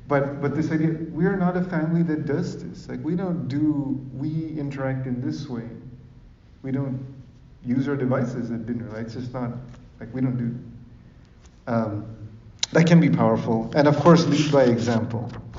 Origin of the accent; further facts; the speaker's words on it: Sri Lanka; He was across the street in the house I grew up in Sri Lanka.